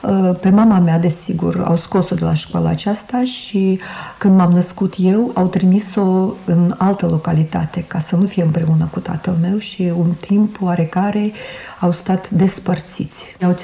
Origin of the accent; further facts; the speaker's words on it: Russia; Romanian is a second language; Nici nimeni nici nu știa că eu sunt rusoaică, numai colegii din clasă, tot mă numeau rusoaică